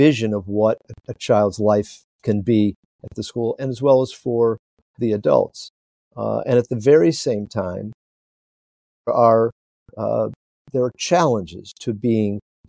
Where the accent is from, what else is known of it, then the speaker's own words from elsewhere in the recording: Chicago, Illinois, United States; So I grew up here in Chicago, and I've lived essentially within a mile radius of the circumference has been about a mile radius.